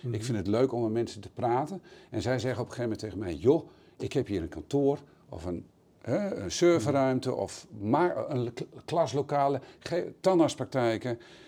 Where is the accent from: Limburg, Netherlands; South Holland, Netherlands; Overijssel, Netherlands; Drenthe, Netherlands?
Drenthe, Netherlands; Nijeveen; born there; Ik zei, ik ben geboren in Nijenveen, in Drenthe.